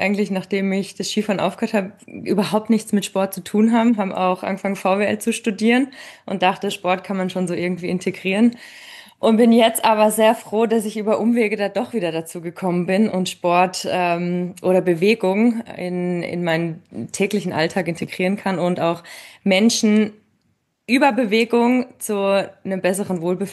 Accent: Freiburg, Baden-Württemberg, Germany; now in Innsbruck, Austria; Genau, du hast die ganzen Sachen schon richtig gesagt. Ich komme aus Freiburg, lebe aber mittlerweile schon ewig in Innsbruck

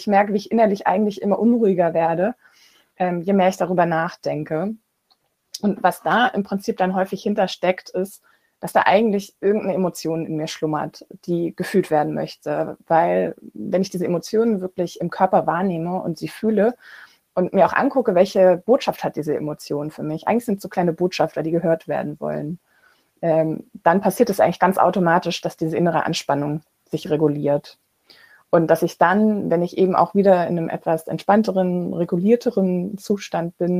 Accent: Northern Germany, Germany; now in Cologne, Germany; Ich bin allerdings ursprünglich ein Küstenkind, ich komme aus Norddeutschland

